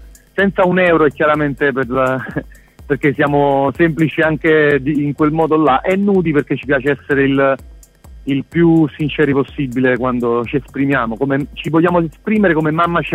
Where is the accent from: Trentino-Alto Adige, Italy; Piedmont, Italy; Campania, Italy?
Campania, Italy; Pozzuoli; un gioco di parole putiolano che noi siamo di Puteoli